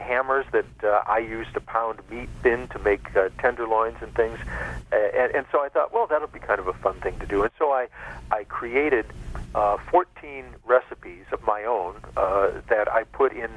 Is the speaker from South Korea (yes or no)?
no; Midwest, United States; I can say that I grew up in the Midwest, and my life circumstances, loving family, love my mother dearly.